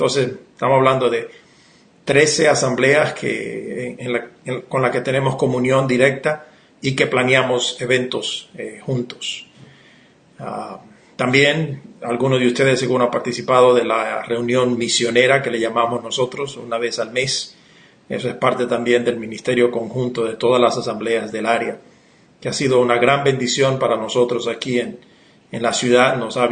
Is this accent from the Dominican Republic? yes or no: yes; Dominican Republic; moved away as an adult; now in United States; Yo soy originario de la República Dominicana. Llegué aquí a los Estados Unidos teniendo unos 18 años y he hecho de este lugar ahora mi casa.